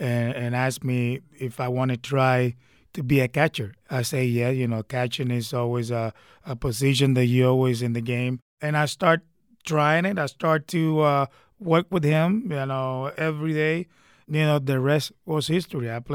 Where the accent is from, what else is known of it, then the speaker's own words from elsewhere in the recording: Puerto Rico; English is a second language; now in United States; You know, I know that I'm from Puerto Rico, but I think, you know, this is my... This is another home for me. I grew up here.